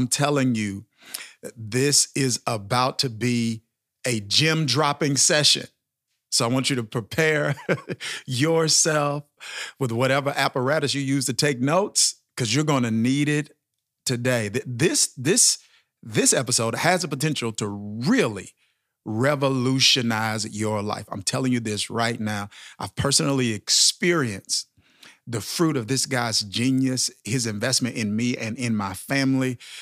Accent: Mississippi, United States; You know, I come from Mississippi and a really, really small town.

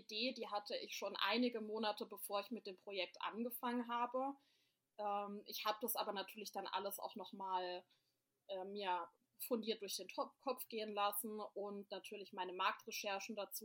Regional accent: Bad Schönborn, Baden-Württemberg, Germany; ich bin 30 Jahre alt und ich komme aus der Nähe von Heidelberg, also aus dem schönen Kraichgau in Bad Schönborn.

